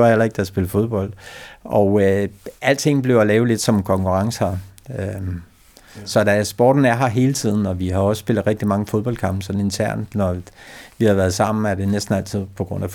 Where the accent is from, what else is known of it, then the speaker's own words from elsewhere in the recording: Sorø, Zealand, Denmark; born there; da jeg var født her i Sorø